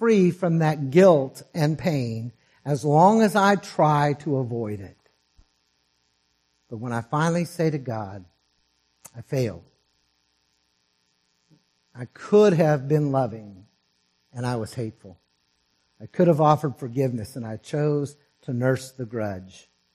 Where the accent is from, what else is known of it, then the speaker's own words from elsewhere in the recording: Texas, United States; I grew up in Northeast Texas, and we have very well-defined of what ideas of what holy living was and wasn't.